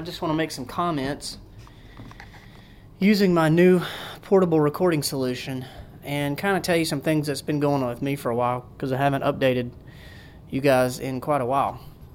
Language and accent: English; the South, United States; And I'm from the South, so I call it a book bag.